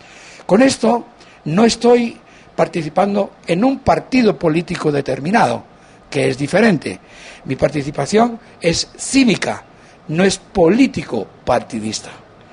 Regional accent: Guatemala; si soy guatemalteco

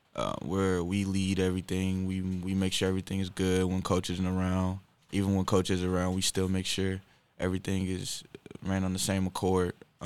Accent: St. Louis, Missouri, United States; I'm from St. Louis, so it kind of brings back memories of playing at home.

